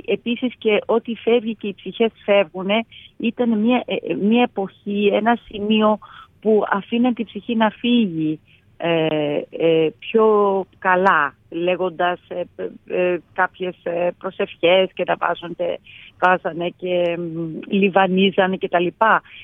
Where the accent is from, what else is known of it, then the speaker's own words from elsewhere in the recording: New York, United States; Μου λένε από πού είσαι, λέω I'm from New York, it's really not America.